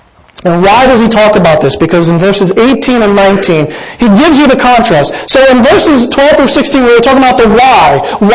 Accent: South India, India; I'm South Indian, and I come from a culture where they spend a lot of time in the churches to teach the Word of God

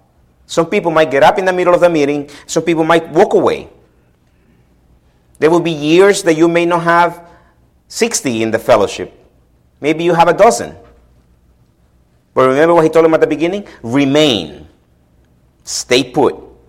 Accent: El Salvador; Then I rephrase to myself, being from El Salvador, when does a Salvadorian start being Salvadorian?

